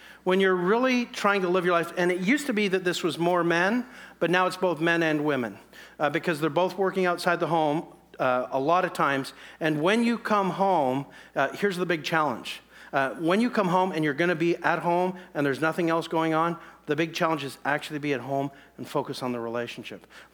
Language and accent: English; Canada; It's because I'm a Canadian and I think hockey, okay?